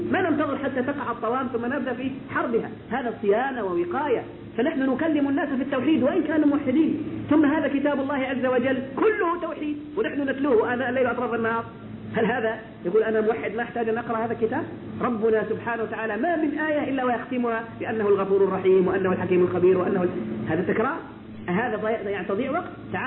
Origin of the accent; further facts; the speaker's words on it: Egypt; عندنا في مصر قبل الحج هذا الأخير